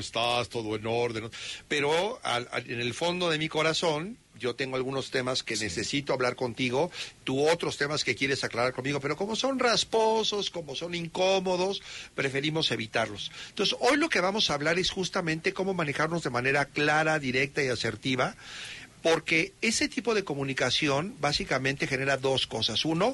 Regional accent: Mexico; estaba yo como mexicano

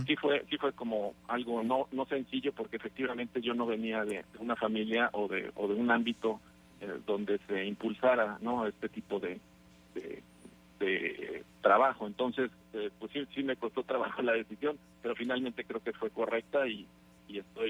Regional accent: Mexico City, Mexico; also born or lived in Querétaro; Nací en Querétaro, pero prácticamente viví todos estos años estuve viviendo en la Ciudad de México. Allá estudié, trabajé y hasta hace 5 años nos venimos a vivir aquí a la ciudad, donde vivimos con más tranquilidad

